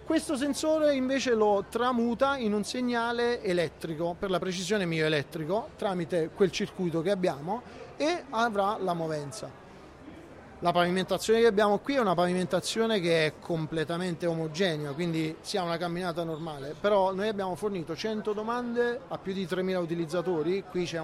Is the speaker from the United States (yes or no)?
yes; United States; Italian is a second language; parlo negli Stati Uniti perché sono statunitense, quindi vengo dall'altro capo del mondo